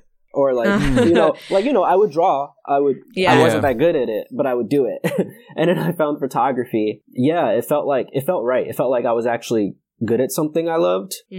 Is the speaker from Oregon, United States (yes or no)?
no; Brooklyn, New York, United States; now in Connecticut, United States; I am from Brooklyn, New York. I live in Connecticut.